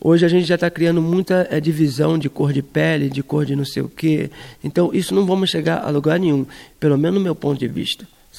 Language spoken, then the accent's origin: Portuguese; Brazil; now in Europe; Eu sou brasileiro, nasci numa comunidade pobre, sabe?